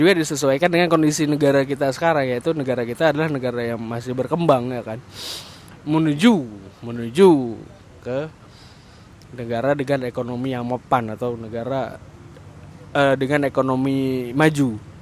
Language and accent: Indonesian; Aceh, Indonesia; Jadi pikiran itu karena kita adalah orang Aceh